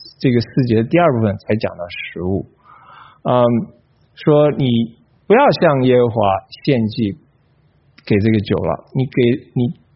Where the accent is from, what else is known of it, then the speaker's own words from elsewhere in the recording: China; 我是大陆来的哈